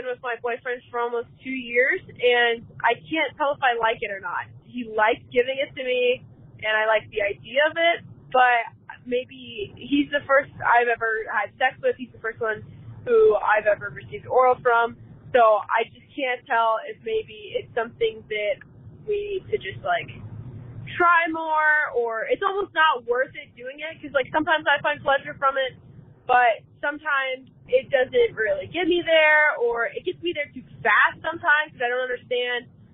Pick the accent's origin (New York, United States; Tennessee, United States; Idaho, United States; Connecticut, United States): Idaho, United States; I'm 20 from Idaho.